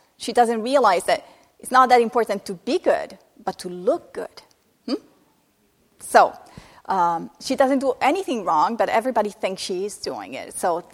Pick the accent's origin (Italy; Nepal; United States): Italy; No, I was raised in Italy.